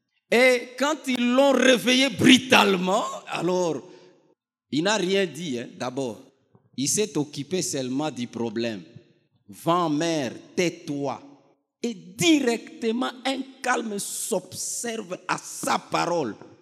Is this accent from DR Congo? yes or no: yes; Bunia, Ituri, DR Congo; comme je suis de Bounia, je maîtrise beaucoup le lac Albert